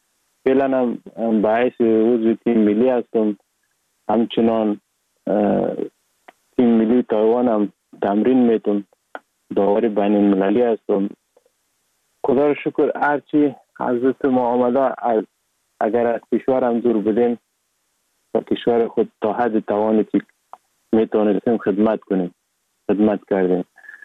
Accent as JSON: {"language": "Persian", "town": "Sheberghan", "region": "Jowzjan", "country": "Afghanistan", "tie": "born or raised there", "also_born_or_lived": "Sar-e Pol"}